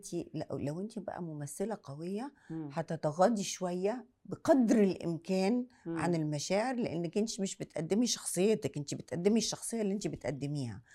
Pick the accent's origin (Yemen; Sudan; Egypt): Egypt; كمصريه ده مهم جدا